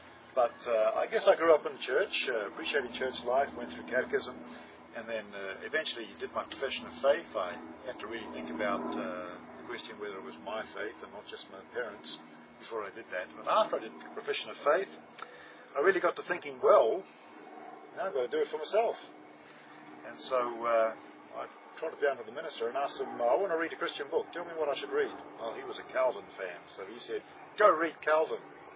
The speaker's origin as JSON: {"language": "English", "town": "Silverstream", "region": "Wellington", "country": "New Zealand", "tie": "born or raised there", "lives_now": "Australia", "said": "I grew up in New Zealand, in the region of Wellington. I was born in Wellington, grew up in Silver Stream, and have two brothers under me."}